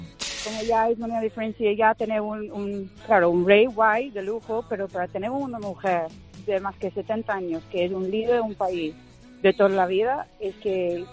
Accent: England, United Kingdom; Spanish is a second language; moved away; Pero claro, soy inglesa y era mi reina también

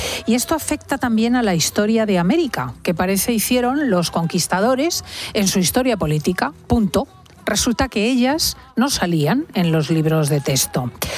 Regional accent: Spain; Así somos los españoles

